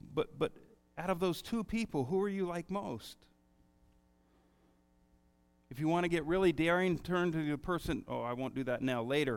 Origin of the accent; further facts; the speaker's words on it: United States; And I confess, as an American, I don't like that.